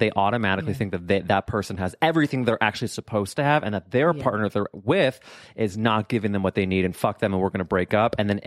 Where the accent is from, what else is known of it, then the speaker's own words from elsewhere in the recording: St. Louis, Missouri, United States; because I'm from St. Louis, Missouri.